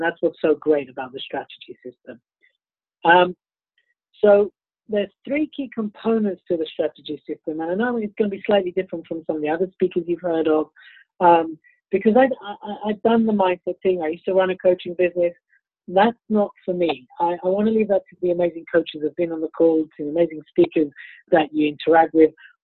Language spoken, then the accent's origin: English; United Kingdom; accent: British; I don't know if I kind of carry off as well as you do, Tanya, with a fabulous, with my British accent.